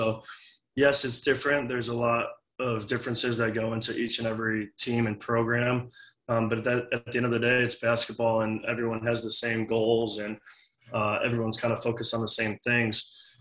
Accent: Connecticut, United States; now in Waco, United States; It was I'm from Connecticut, went to school in Florida, never been to Texas.

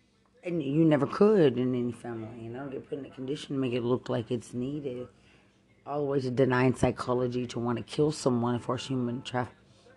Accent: Lubbock, Texas, United States; I'm from Lubbock.

